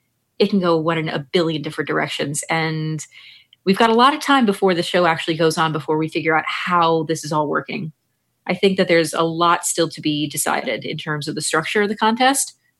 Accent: New Jersey, United States; born there; now in Minnesota, United States; like, I was born in New Jersey, for example, and I live here in Minnesota.

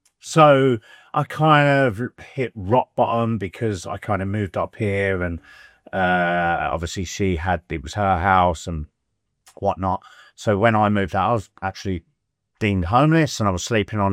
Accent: Crawley, South East England, United Kingdom; Yeah, so I'm originally from Crawley, down by Brighton.

